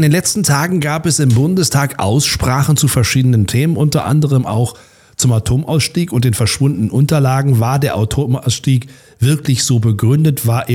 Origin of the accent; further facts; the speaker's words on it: Berlin, Germany; Ich sage das als Berliner, aber wir sind ja hier in Potsdam zu Hause.